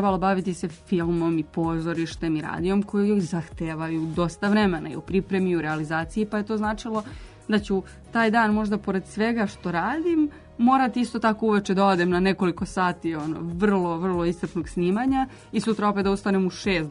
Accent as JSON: {"language": "Serbian", "town": "Čačak", "region": "Šumadija and Western Serbia", "country": "Serbia", "moved": "as an adult", "lives_now": "Belgrade, Serbia", "said": "ja dolazim iz Čačka, koji nije toliko veliki grad"}